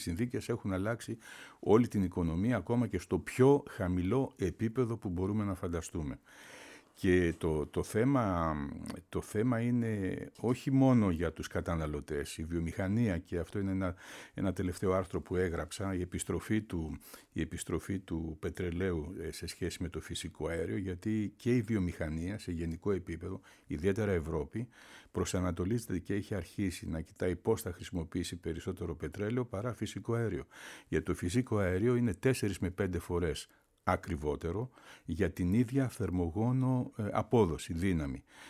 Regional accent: Western Macedonia, Greece; Πρώτα απ' όλα κατάγομαι από τη Δυτική Μακεδονία.

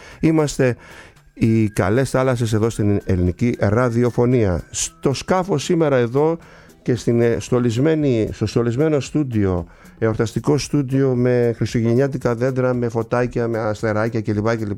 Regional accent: Kasos, South Aegean, Greece; ένας παλιός φίλος ναυτικός από το νησί μου, από την Κάσο.

